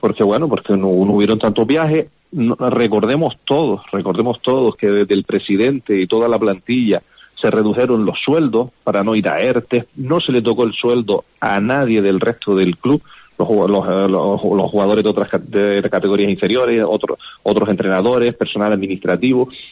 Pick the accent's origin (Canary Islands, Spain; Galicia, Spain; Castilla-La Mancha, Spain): Canary Islands, Spain; aquí los dos somos la misma cosa, somos Gran Canaria